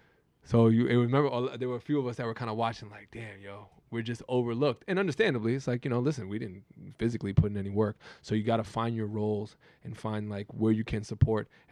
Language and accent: English; New York, United States; listen, we're from New York.